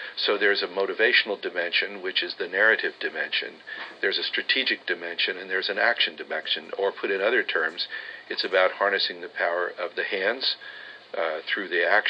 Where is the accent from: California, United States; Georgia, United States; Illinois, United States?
California, United States; moved away as an adult; Well, I grew up in California, but came to Harvard in 1960, which was a very exciting moment